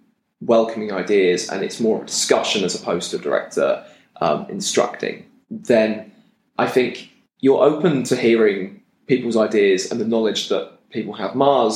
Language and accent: English; Lowestoft, East of England, United Kingdom; I come from Lowestoft.